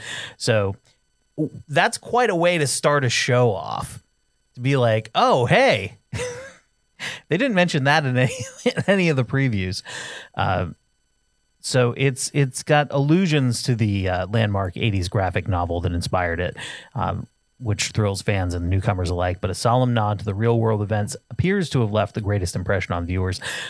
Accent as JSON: {"language": "English", "region": "Vermont", "country": "United States", "tie": "born or raised there", "said": "And again, I grew up in Vermont where it was 99% white people."}